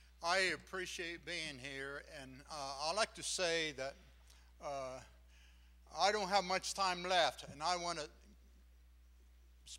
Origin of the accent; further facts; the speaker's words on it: New Jersey, United States; also born or lived in Hawaii; We came from California. I'm originally from New Jersey, Hawaii, and many, many places on missions trips.